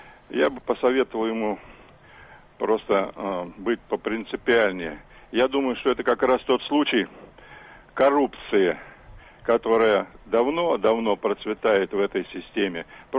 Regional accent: Moscow, Russia; Я москвич, водитель почти что с 40-летним стажем.

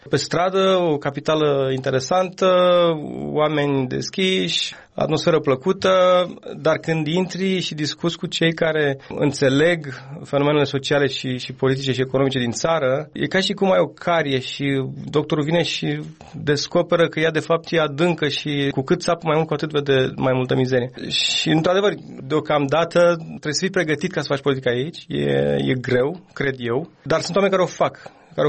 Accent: France; now in Romania; Eu vin din Franța inițial, da? Și când am ajuns din Franța la București

